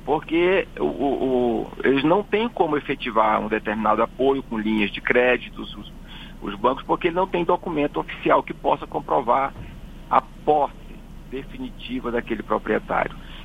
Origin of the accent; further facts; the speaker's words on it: Roraima, Brazil; Bom dia especial para todo o povo lá do meu estado de Roraima.